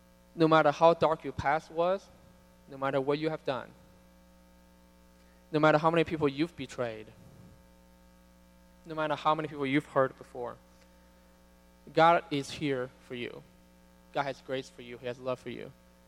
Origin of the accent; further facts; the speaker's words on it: China; I grew up in China, and so it's very rare for them to be able to visit